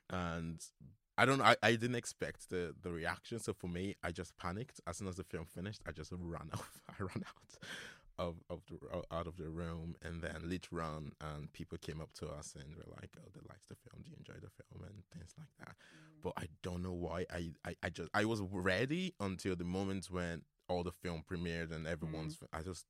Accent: Nigeria; So I grew up in Nigeria, and six of us

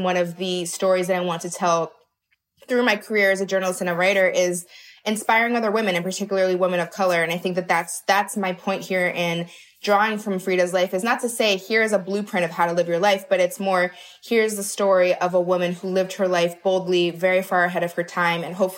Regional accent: Maryland, United States; I grew up in outside of Baltimore. My dad is Black. My mom is Puerto Rican. So I grew up biracial. I grew up in the suburbs around, you know, mostly white kids.

